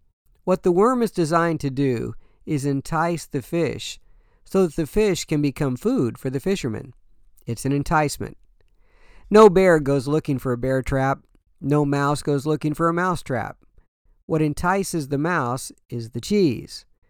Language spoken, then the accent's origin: English; Oregon City, Oregon, United States; Now, I'm a graduate from Oregon City High School, Oregon City, Oregon, go Pioneers.